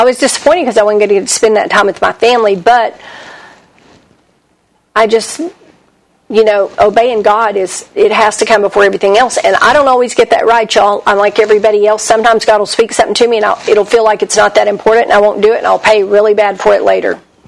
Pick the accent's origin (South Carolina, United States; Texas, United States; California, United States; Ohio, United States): Texas, United States; also born or lived in Oklahoma; And I was raised in North Texas. And I've lived in Texas and Oklahoma almost my entire life.